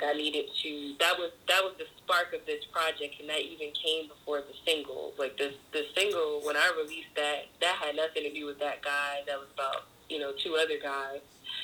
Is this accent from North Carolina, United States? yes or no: no; Baltimore, Maryland, United States; moved away as an adult; now in Atlanta, United States; because I'm from Baltimore, but I moved to Atlanta last year. So I go to Baltimore sometimes to visit my friends and family